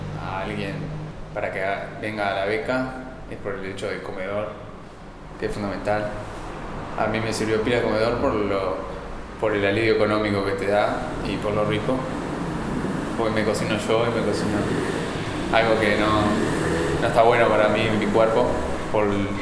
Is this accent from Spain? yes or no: no; Paysandú, Uruguay; now in Montevideo, Uruguay; Yo soy de Paysandú.